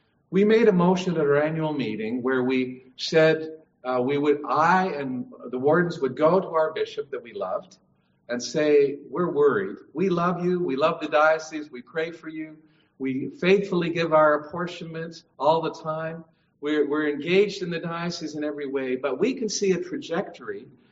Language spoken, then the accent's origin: English; Canada; One of the things that I love about being a Canadian, there's lots which I'm embarrassed about being a Canadian, but there's lots that I love.